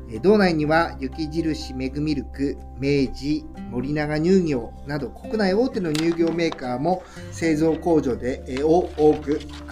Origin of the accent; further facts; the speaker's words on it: Hokkaido, Japan; まあ、私たち道民にとってもなんか嬉しい反応です。